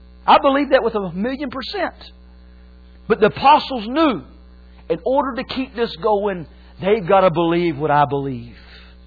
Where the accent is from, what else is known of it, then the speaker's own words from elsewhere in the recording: Tyner, North Carolina, United States; I'm from Tyner, North Carolina. North Kakalaki. That's what we call it. I'm down there. I was lived in a double wide most of my life.